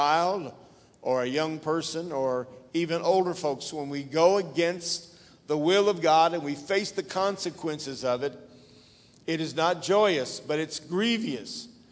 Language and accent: English; Sand Springs, Oklahoma, United States; also born or lived in Tulsa; I was born in Tulsa, Oklahoma, raised in that city. On the west side, Sand Springs was the name of the town that I was raised in, just about 6 miles out of town.